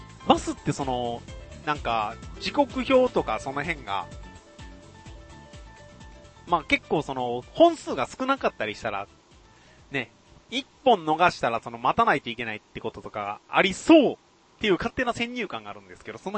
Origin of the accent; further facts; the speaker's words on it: Kagawa, Japan; now in Osaka, Japan; まあ私の地元香川県なんですけど、まあ地元の香川県では、バスによく乗ります。乗ってました。よくでもないな。基本は自転車でしたね。